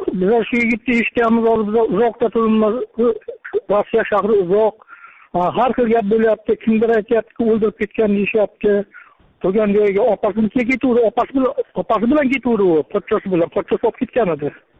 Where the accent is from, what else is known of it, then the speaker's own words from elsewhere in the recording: Qashqadaryo Region, Uzbekistan; Men Qashqadaryodanman.